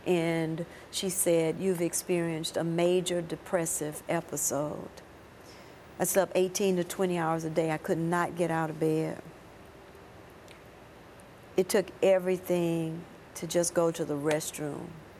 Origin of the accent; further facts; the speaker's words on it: the South, United States; especially as an African-American child growing up in the South